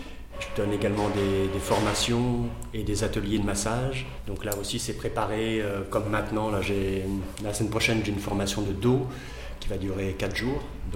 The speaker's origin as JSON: {"language": "French", "country": "France", "moved": "yes", "lives_now": "Brussels, Belgium", "said": "Moi je suis arrivé il y a maintenant 15 ans, 16 ans, ici en Belgique, parce que je viens de France au départ."}